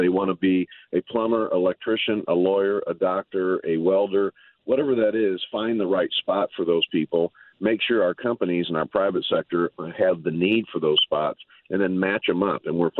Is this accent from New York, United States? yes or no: no; St. Louis, Missouri, United States; Born and raised in North City, up in the Walnut Park and then Baden area